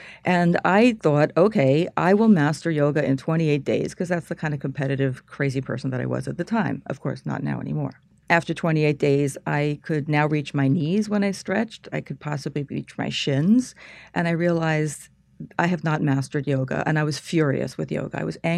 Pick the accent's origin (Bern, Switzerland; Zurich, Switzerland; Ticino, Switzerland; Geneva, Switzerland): Zurich, Switzerland; also born or lived in Philadelphia, United States; I was born in Philadelphia, and when I was about 10 years old, my father, who was Swiss, decided to go back to his homeland. So he went back to Zurich for 1 year and decided to stay.